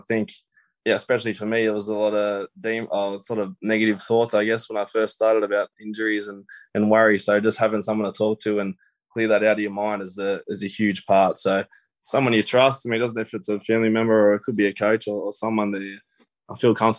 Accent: Menangle, New South Wales, Australia; I sort of talked about my childhood and growing up in Menangle and my dream to play the NRL.

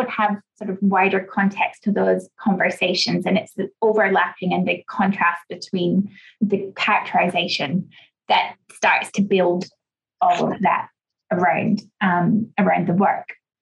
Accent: United Kingdom; that might be because I am British as well.

